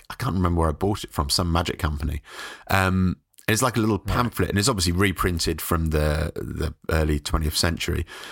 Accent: Forest Hill, London, United Kingdom; moved away as an adult; now in Brighton, United Kingdom; And so I was brought up in South London in Forest Hill.

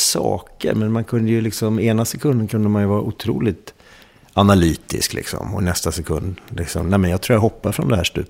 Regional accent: Haninge, Stockholm County, Sweden; also born or lived in Trelleborg; När jag flyttade till Västra Haninge där så bytte jag som 6-7-åring.

